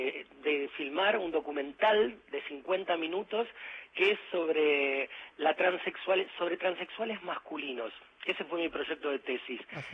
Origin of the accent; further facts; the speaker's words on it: Argentina; somos argentinos y comer es divino